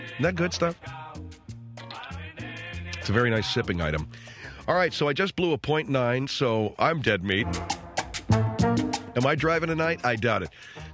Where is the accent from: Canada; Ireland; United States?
Ireland; I'm Irish, therefore I drink.